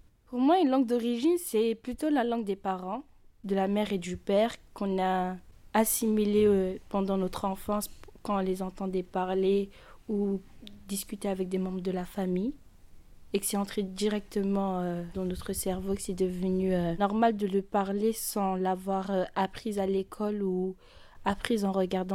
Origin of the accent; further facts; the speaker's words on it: Mauritania; j'ai 16 ans. Je suis mauritanienne. Mes deux parents sont mauritaniens. Ma mère est née en France, à Drancy. Mon père est né en Mauritanie. À la maison, je parle généralement le français mélangé avec le soninké.